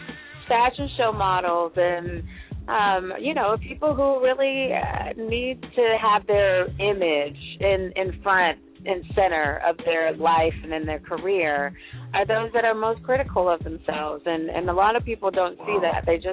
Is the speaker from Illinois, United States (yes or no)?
yes; Chicago, Illinois, United States; now in California, United States; So I started my career when I moved out to California from Chicago, Chi-Town.